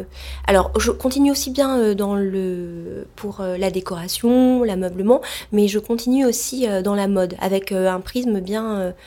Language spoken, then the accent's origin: French; Paris, Île-de-France, France; Moi, j'ai été élevée un peu à Saint-Germain-des-Prés